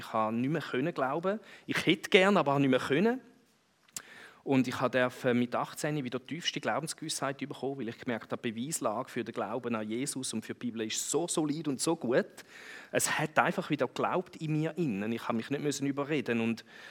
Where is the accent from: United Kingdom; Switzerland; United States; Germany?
United Kingdom; England; German is a second language; kennengelernt habe im Theologiestudium in England. Wo ich her bin